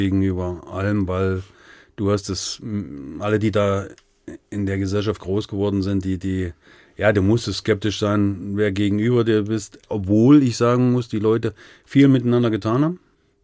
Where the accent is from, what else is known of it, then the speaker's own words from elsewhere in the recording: East Germany, Germany; born there; Identität ist gebürtiger Ossi mit Pfälzer Ansätzen.